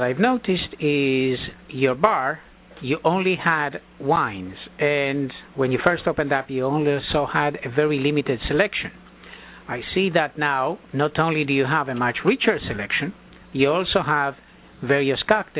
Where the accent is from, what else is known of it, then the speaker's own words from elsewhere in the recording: Montevideo, Uruguay; When I grew up in Montevideo, the population would eat